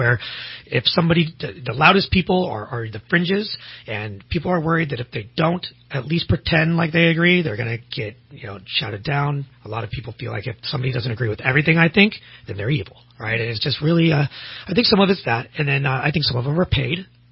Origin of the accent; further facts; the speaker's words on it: California, United States; You know, I'm from the Bay Area, man.